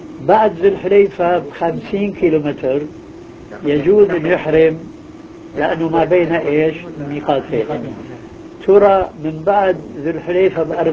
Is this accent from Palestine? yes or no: yes; Palestine; احنا من فلسطين يعني